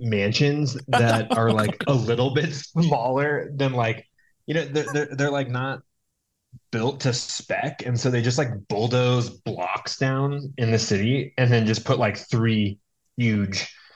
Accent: Atlanta, Georgia, United States; No, I'm from North Atlanta, so I'm from like a neighborhood in Atlanta in the city proper. It's Buckhead, like the Buckhead Chastain area, is where I grew up.

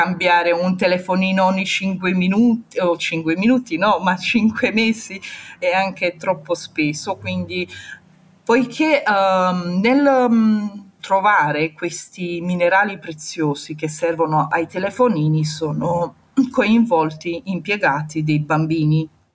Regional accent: Romania; siamo stati in 10, due ragazzi italiani, io rumena

